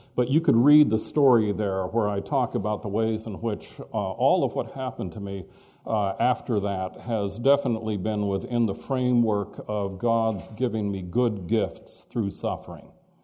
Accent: Edmonds, Washington, United States; also born or lived in Warren, Ohio; I was born in Warren, Ohio. We moved out to Seattle when I was seven, where my father was an engineer at Boeing. And we lived north of Seattle in Edmonds.

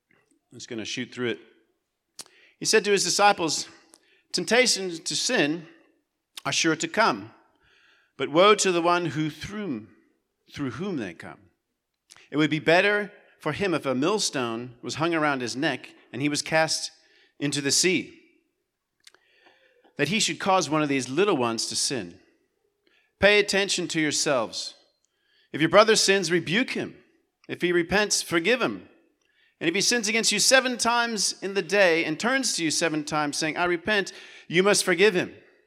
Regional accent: United States; moved away as an adult; now in Durbanville, South Africa; I'm American, she's Afrikaans, and we just prove that God does have a sense of humor. We've been in Joshen in Durbanville for 14 years

